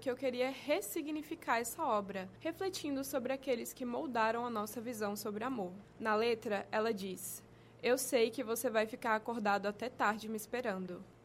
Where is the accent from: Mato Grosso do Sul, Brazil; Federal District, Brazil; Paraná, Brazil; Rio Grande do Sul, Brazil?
Federal District, Brazil; Brasília; Deixar minha família na minha cidade natal, Brasília, foi a parte mais difícil da minha escolha de estudar na Paraíba.